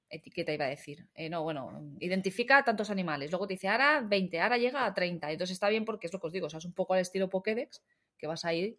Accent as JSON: {"language": "Spanish", "town": "Badalona", "region": "Catalonia", "country": "Spain", "said": "yo soy de Badalona y no lo sabía"}